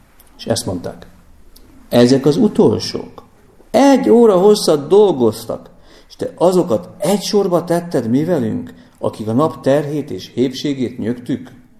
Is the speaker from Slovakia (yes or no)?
no; Pest, Hungary; én Pest megyei vagyok eredendően